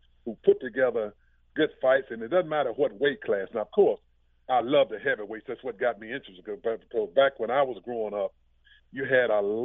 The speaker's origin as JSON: {"language": "English", "region": "Tennessee", "country": "United States", "tie": "born or raised there", "said": "Like I said, I grew up in Tennessee on a farm."}